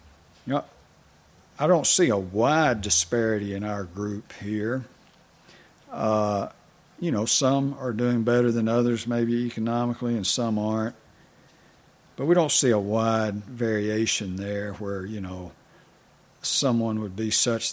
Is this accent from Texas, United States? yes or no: yes; Texas, United States; When I was a kid, a young boy growing up in Texas, whites talked really down about blacks